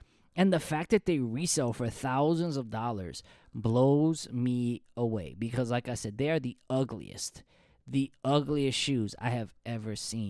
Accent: New York, United States; I mean, I'm from New York, so I've seen how that's our city moves in New York

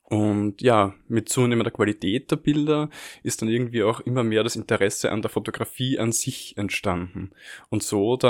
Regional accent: Lower Austria, Austria; Ich komme aus der Nähe von Wien, genauer gesagt 50 Kilometer südlich von Wien. Ich habe Zoologie an der Uni Wien studiert

